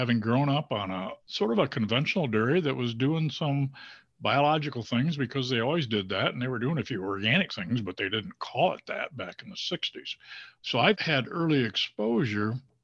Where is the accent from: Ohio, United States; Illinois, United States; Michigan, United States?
Michigan, United States; that water comes from my neighborhood that I grew up in the Thumb.